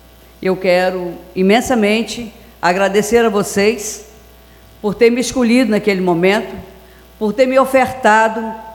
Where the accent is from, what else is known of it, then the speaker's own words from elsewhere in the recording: Minas Gerais, Brazil; Eu sempre na minha vida sou uma grande mineira e digo sempre, eu sei de onde vim e sei para onde vou.